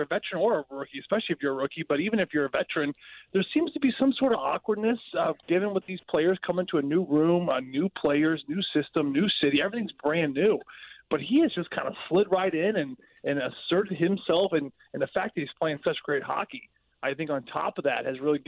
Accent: St. Louis, Missouri, United States; You know, we grew up in South County.

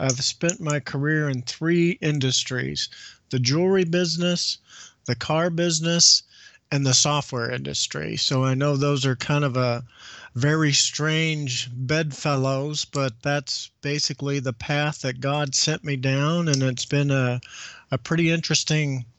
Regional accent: Owensboro, Kentucky, United States; the only job that I could find at the time was selling Volkswagens at a car dealership in my hometown in Owensboro, Kentucky.

